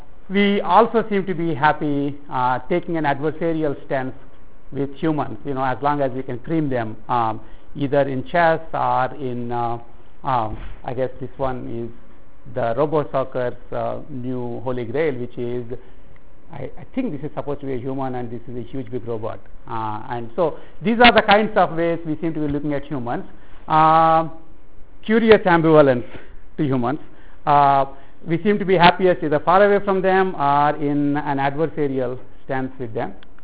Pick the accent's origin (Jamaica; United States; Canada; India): India; accent: southwestern; So although you probably can't tell from my accent, which is very southwestern, I'm actually from India.